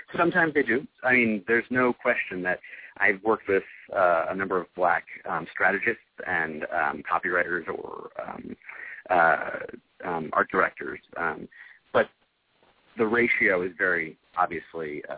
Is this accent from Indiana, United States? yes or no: yes; Indianapolis, Indiana, United States; moved away as an adult; now in New York, United States; I was raised in Indianapolis, Indiana, kind of the heart of the country.